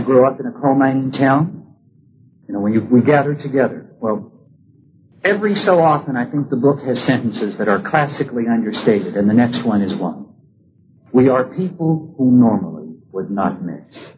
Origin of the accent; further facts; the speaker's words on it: Pennsylvania, United States; I'm a Yankee from Pennsylvania, even though I've spent the last 20 years in Oklahoma.